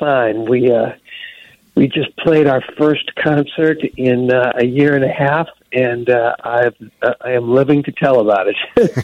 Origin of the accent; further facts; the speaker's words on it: Oak Lawn, Illinois, United States; it was nice to have our first show be, within a few minutes of where I grew up down in Oak Lawn on the south side.